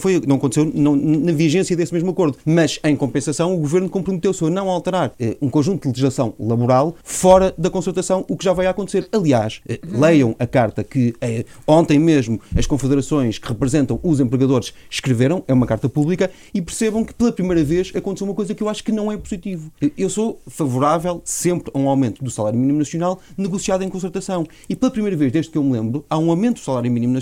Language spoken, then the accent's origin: Portuguese; Portugal; fico sinceramente preocupado enquanto português